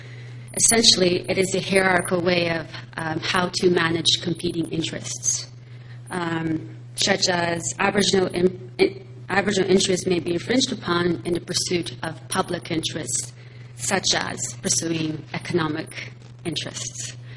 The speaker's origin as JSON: {"language": "English", "town": "Attawapiskat", "region": "Ontario", "country": "Canada", "lives_now": "Toronto, Canada", "said": "I'm originally from Attawapiskat First Nation, and I'm a lawyer, and I'm based out of Toronto."}